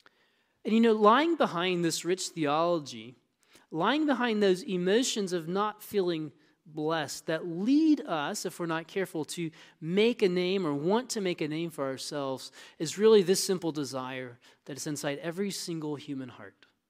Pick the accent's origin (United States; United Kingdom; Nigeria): United States; Texas; You know, I mentioned I'm from Texas, so forgive me, I like country music.